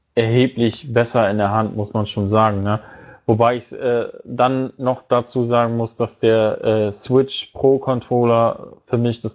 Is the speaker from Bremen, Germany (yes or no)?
yes; Bremen, Germany; Ich komme ja nun aus dem Bundesland Bremen